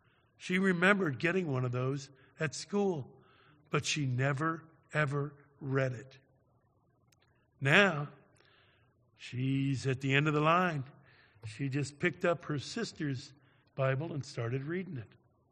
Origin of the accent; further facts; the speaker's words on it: Carmel, Indiana, United States; I'm from Indianapolis, Carmel, but that's Indianapolis, all right?